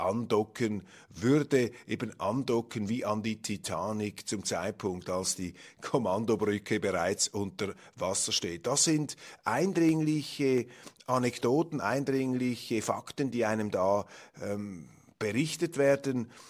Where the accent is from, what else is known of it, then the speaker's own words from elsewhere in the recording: Switzerland; Und wenn Sie da als Schweizer zuhören, wissend natürlich, dass bei uns diese Bürokratie, dieser Wahnsinn, mehr oder weniger auch noch eins zu eins mitgemacht wird